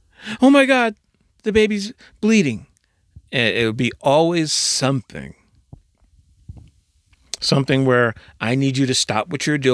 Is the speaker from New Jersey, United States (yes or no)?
yes; New Jersey, United States; I grew up in Jersey, so it was just home ownership was just never really on the table.